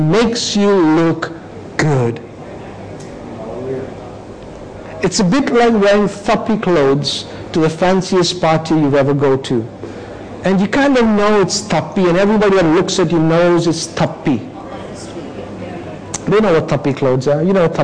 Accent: India; You know, in India, we were like 10 years behind the US.

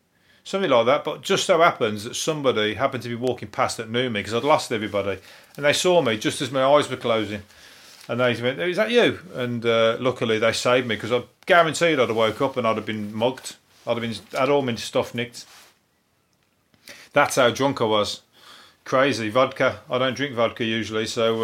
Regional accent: England, United Kingdom; Especially as an Englishman there, as a foreigner.

